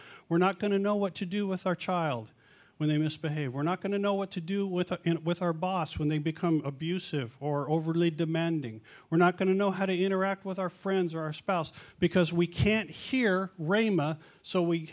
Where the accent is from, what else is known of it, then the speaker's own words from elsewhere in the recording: California, United States; We came from Southern California. They did have earthquakes.